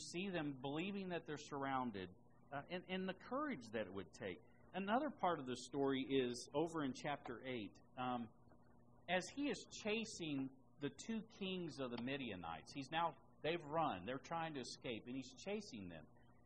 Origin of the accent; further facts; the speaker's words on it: Indiana, United States; We were moving cows from one spot when I was growing up in Indiana, from one spot to the other, helping one of the neighbors